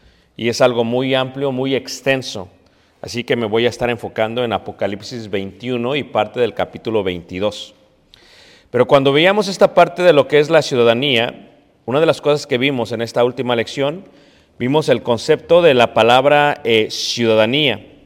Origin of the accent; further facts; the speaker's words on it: Mexico City, Mexico; born there; Yo nací en el Hospital Parque de los Venados en Ciudad de México. Entonces, automáticamente con el nacimiento, mi nacimiento lleva una ciudadanía. Tengo esta ciudadanía mexicana, donde quiera que yo vaya.